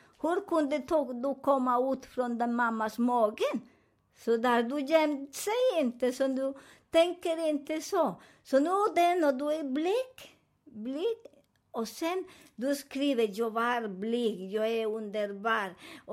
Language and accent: Swedish; Colombia; Swedish is a second language; now in Sweden; Så till idag, när jag åker till min hemland, Colombia.